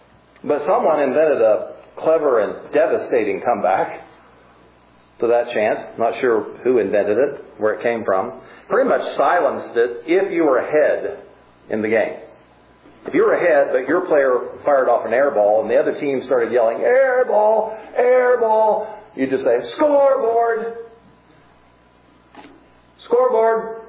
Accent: Concordia, Kansas, United States; I grew up in Concordia

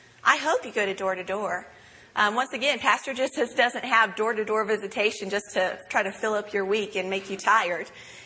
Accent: the South, United States; accent: Southern; And so because of my accent and where I was raised, I have a very difficult time understanding people with other accents.

